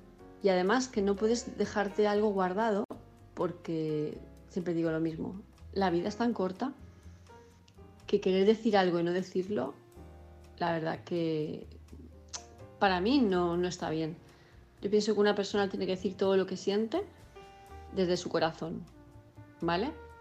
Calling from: Palma de Mallorca, Balearic Islands, Spain; de Palma de Mallorca, y mi mensaje es para

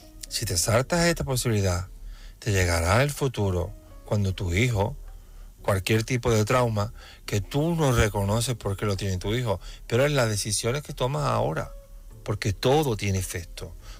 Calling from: Seville, Andalusia, Spain; Buenas noches … de Sevilla y llamo para opinarle el tema de esta noche

